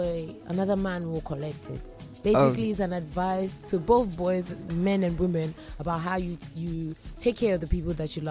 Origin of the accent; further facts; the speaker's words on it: Ghana; We are very, very talented as Ghanaian musicians.